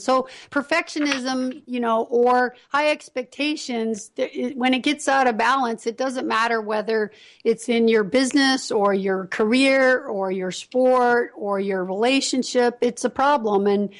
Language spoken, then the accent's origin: English; Las Vegas, Nevada, United States; because I grew up in Las Vegas.